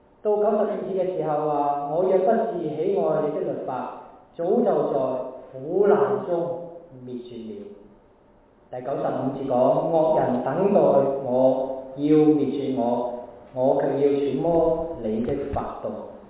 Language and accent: Chinese; Hong Kong; 我们中国人香港人就是等到颈都长啊